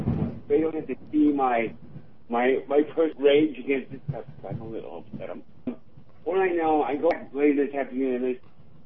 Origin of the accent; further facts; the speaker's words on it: United States; You know, I'm an American.